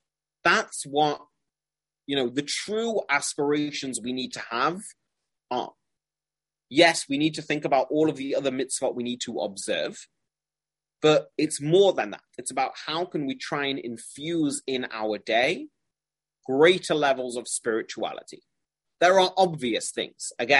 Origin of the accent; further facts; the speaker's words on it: Manchester, North West England, United Kingdom; I grew up in Manchester, which is a very, very, very, you know, Haredi, a very stringent community.